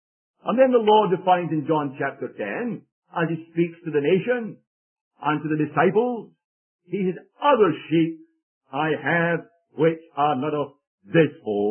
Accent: Scotland, United Kingdom; accent: Scottish; But I'm sure they're just amused with my Scottish accent.

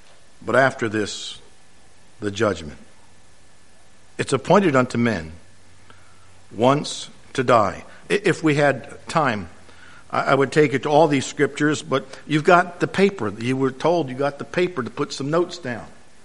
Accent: New Jersey, United States; born there; now in Virginia, United States; 1967, my wife and I moved from New Jersey. I don't normally admit to that, but not moving away, but that I was born there, only because my father was temporarily living up there.

